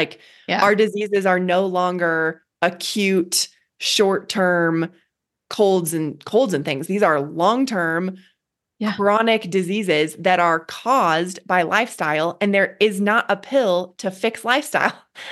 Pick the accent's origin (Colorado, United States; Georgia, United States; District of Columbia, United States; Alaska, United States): Colorado, United States; Boulder; I grew up in Boulder, Colorado. My parents are total hippies.